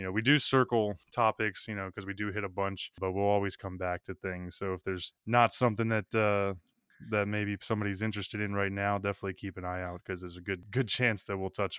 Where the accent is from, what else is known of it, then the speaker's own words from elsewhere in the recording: Maryland, United States; So me and one of my lifelong friends, Kyle Eckard, we grew up together in Maryland.